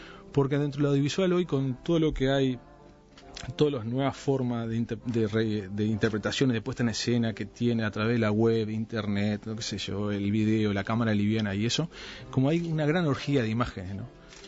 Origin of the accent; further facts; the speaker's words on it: Montevideo, Uruguay; Yo soy de Palermo y iba a esos dos cines a ver las películas